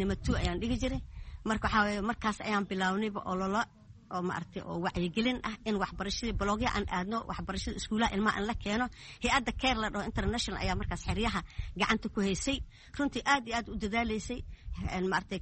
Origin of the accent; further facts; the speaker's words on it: Jamaame, Lower Juba, Somalia; moved away as an adult; also born or lived in Mogadishu; Aniga Soomaaliyan ku dhashay, qaasatan degmada Jamaamaan ku dhashay, laakiin hadda Qaxan waxaan kasoo qaxay. Markaan soo qaxay Muqdisho xaafada Madiina ayaan kasoo qaxay. Jamaama ayaan ku barbaaray